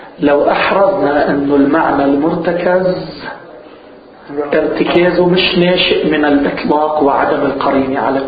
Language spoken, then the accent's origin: Arabic; Lebanon; واللي توجد أنه عندنا في لبنان إذا أطلق لفظ اللحم لوين بينصرف؟